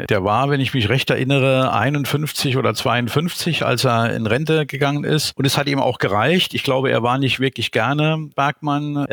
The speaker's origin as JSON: {"language": "German", "region": "Saarland", "country": "Germany", "tie": "born or raised there", "said": "Ich bin gebürtiger Saarländer, geboren und aufgewachsen in einem kleinen Dorf im Saarland mit etwa 4000 Einwohnern."}